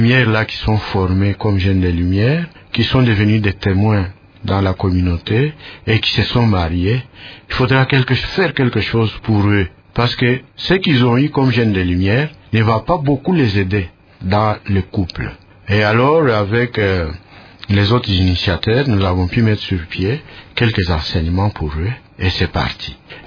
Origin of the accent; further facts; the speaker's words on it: Mbuji-Mayi, Kasaï-Oriental, DR Congo; Et chez nous, en Mbujimayi, le choix est tombé sur moi